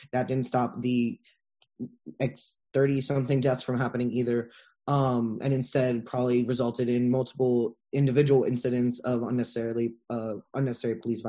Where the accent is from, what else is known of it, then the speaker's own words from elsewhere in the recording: Florida, United States; I'm from South Florida, and I have friends who were at Stoneman Douglas when that shooting happened.